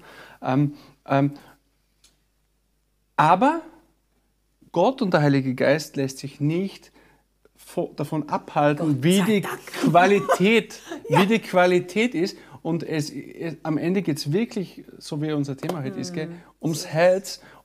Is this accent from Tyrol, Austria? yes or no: yes; Innsbruck, Tyrol, Austria; Ich bin in einer Gemeinde groß geworden in Innsbruck